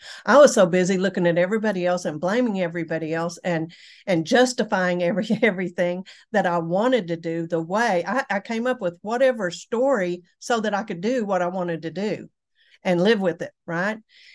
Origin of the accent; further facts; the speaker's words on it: Texas, United States; accent: Texan; I'm from Texas, so I speak Texan, not English.